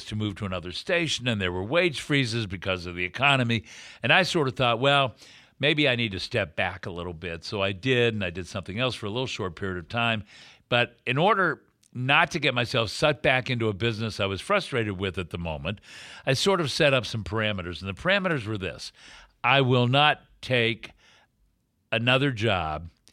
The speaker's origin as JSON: {"language": "English", "region": "Texas", "country": "United States", "tie": "born or raised there", "said": "growing up in Texas, did you feel like a stranger in a strange land? And when I got to Los Angeles, I did."}